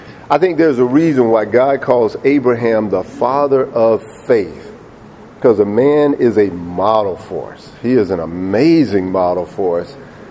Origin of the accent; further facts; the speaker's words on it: Delray Beach, Florida, United States; because I grew up on the beach. I grew up in Delray Beach. I was always 10 minutes from the ocean in South Florida.